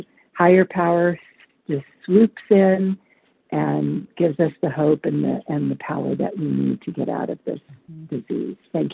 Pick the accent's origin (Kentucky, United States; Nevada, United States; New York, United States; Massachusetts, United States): Nevada, United States; I'm from Nevada, and I am gratefully recovered for today, but not cured.